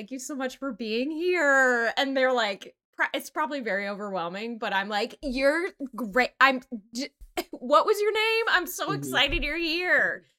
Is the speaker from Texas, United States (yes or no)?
yes; Texas, United States; My casualty from growing up in Texas is coming out.